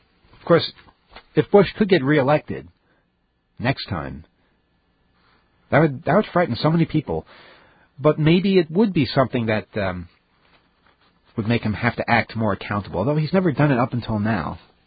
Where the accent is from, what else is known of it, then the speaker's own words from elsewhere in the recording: Canada; As a Canadian, the thing I like most about our elections is that there's generally just a few months of campaigning before the election.